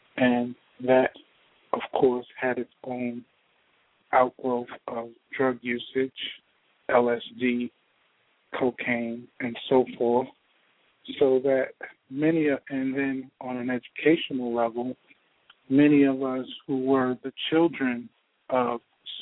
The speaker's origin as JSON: {"language": "English", "town": "Brooklyn", "region": "New York", "country": "United States", "said": "I'm from Brooklyn, you know. And being from Brooklyn, I learned early in life the importance of being able to adapt and advance."}